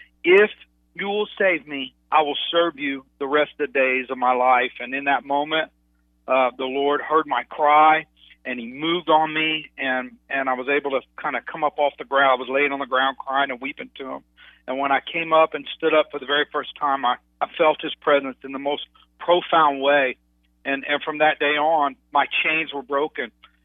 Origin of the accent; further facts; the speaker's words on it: Dallas, Texas, United States; Well, I grew up in Dallas, Texas, and you know Texas is big for football